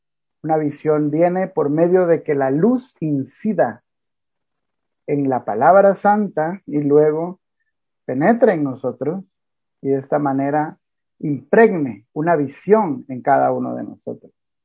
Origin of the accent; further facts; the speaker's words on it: Guatemala; Soy originario de Guatemala y sirvo aquí en la iglesia en Guatemala.